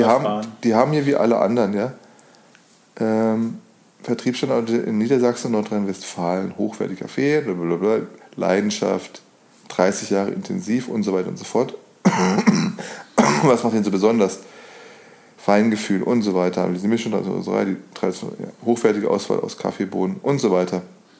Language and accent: German; Spain; German is a second language; ich würde sagen als Spanier